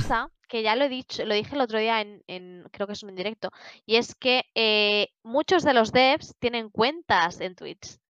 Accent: Spain; Somos españoles y nos gustan las cosas gratis.

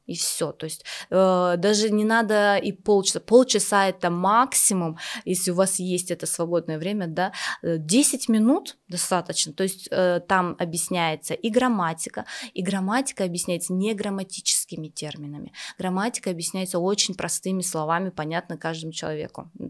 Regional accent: Russia; now in Kazakhstan; Я сама родом из России, но вышла замуж в Казахстан. Конечно, казахский язык я понимала.

